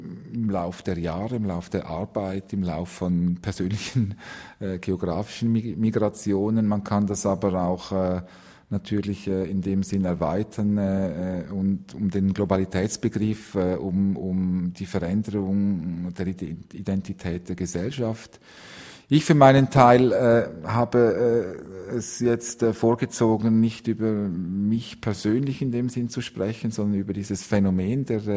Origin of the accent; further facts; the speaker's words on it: Switzerland; Ich stamme aus den Bergen. Ich habe eine sehr starke Beziehung zum Schweizer Territorium